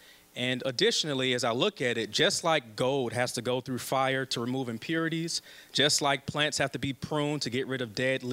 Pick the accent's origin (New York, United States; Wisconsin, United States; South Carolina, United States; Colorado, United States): Wisconsin, United States; Milwaukee; I'm born and raised in Milwaukee, single parent mom, had four boys, went to Milwaukee Public Schools all the way from kindergarten to 12th grade